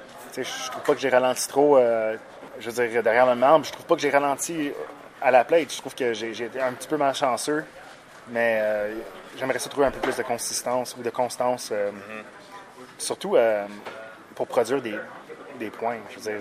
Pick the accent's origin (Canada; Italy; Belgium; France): Canada; Puis en plus, je suis Canadien, fait, c'est vraiment le fun.